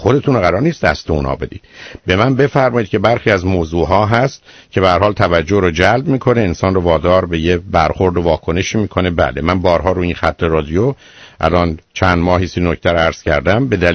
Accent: Iran; اینجا ما ایرانی هستیم و حق و حقوقی داریم.

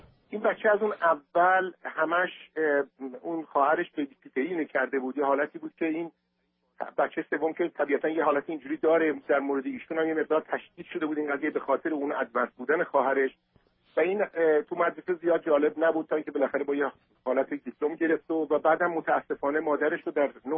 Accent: Iran; moved away; من 20 سال تو خارج از ایران هستم

